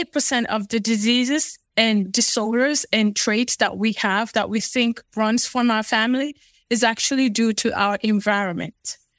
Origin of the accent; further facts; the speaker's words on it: Sierra Leone; born there; So I was born in Sierra Leone, West Africa. So I am Fulani by nature.